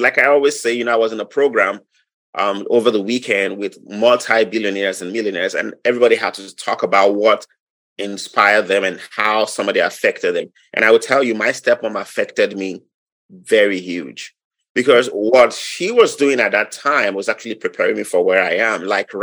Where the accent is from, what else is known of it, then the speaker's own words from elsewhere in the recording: Nigeria; English is a second language; Well, I'm from Nigeria. I was born 46 years ago.